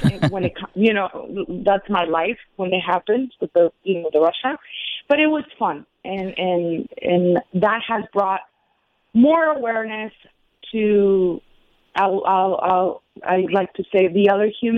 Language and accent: English; Sonora, Mexico; first language es; the Spanish one, because to teach my people, people from Sonora, you know, we are a border town, and people have no clue how many people from Sonora and Sinaloa come here